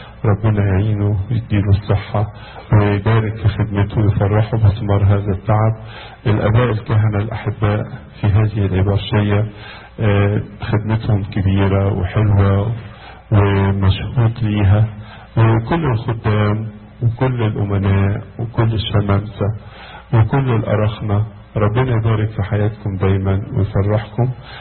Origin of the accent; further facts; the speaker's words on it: Egypt; وطبعا انا جاي من مصر، جايب لكم بركات مصر وبركات ماري مرقص